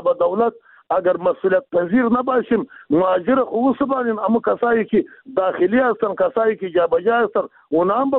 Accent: Afghanistan; ما افغان هستیم، از افغانستان هستیم.

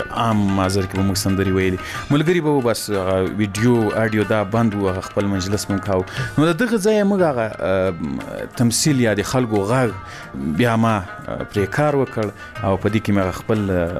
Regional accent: Ghazni, Afghanistan; ځکه زه له غزنی څخه یو دوه درې کسان وو

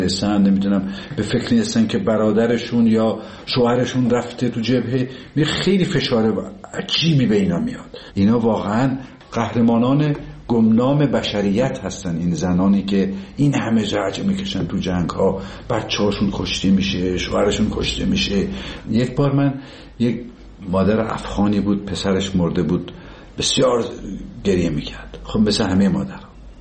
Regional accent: Tabriz, East Azerbaijan, Iran; دیدیم ما که بچه تبریز هستیم، کوفته تبریزی

